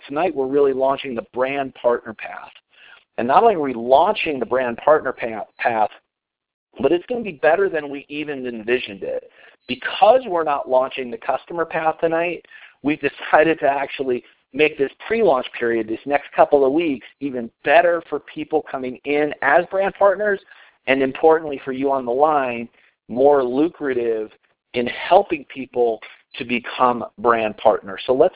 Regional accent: Colorado, United States; and then back here in my home state of Colorado on October 7th.

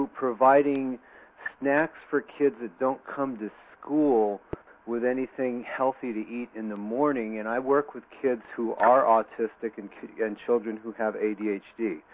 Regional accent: Santa Cruz, California, United States; I'm from Santa Cruz, and I'm a middle school teacher.

